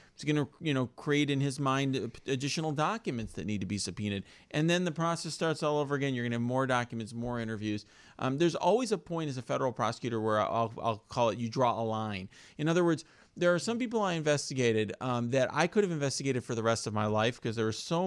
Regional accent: United States; I mean, as an American, I'll start at a very broad level. One thing that I'm concerned about as an American is that we've been divided as a country.

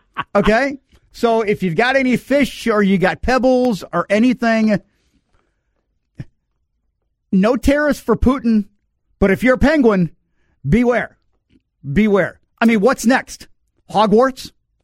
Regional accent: Redwood Falls, Minnesota, United States; this is down at Redwood Falls, my hometown.

